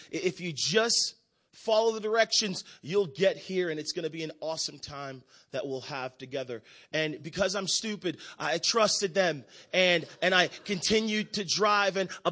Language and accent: English; Boston, Massachusetts, United States; I grew up in Boston. I'm a city kid. I'm a city slicker through and through.